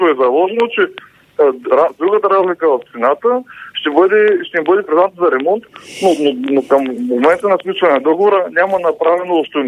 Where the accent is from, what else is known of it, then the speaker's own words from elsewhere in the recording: Burgas, Burgas Province, Bulgaria; Аз мога да ви кажа конкретно за Бургас, тъй като съм от Бургас